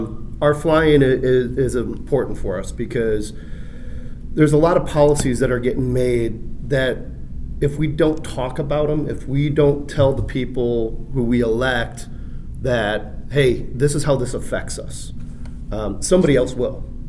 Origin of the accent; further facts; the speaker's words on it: Illinois, United States; I went out to Texas, Minnesota, Florida, my home state of Illinois.